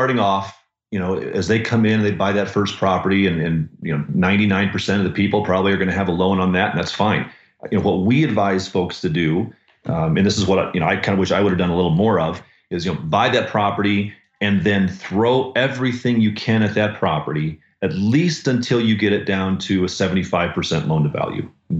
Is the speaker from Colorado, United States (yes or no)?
yes; Denver, Colorado, United States; also born or lived in Arizona; I'm from the Denver area here, but I moved out to Arizona for a period of time.